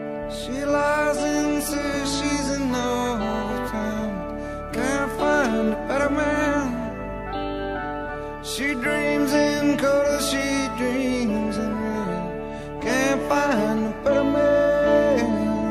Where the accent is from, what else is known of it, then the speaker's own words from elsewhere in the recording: São Paulo, Brazil; Eu sou de São Paulo. São Paulo não é uma cidade linear, é, tipo, tem muito prédio, aí tem um lugar que de repente não tem nada, aí tem lixo